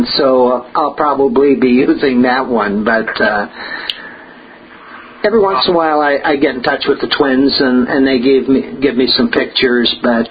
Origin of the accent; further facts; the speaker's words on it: Taylors Falls, Minnesota, United States; I grew up in Taylor's Falls, which is about 70 miles north on the St. Croix River there, and grew up on a farm